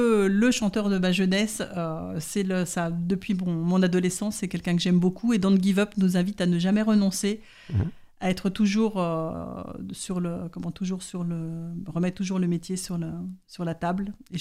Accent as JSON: {"language": "French", "town": "Paris", "region": "Île-de-France", "country": "France", "said": "Nous étions établis à Paris. Moi, je suis parisienne de 4 générations"}